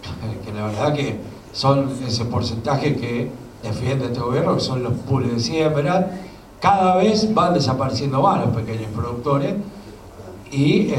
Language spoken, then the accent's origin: Spanish; Junín, Buenos Aires Province, Argentina; Si yo soy de Junín, provincia de Buenos Aires, ustedes lo saben, Junín es la zona de la pampa húmeda, de las tierras más caras de la Argentina.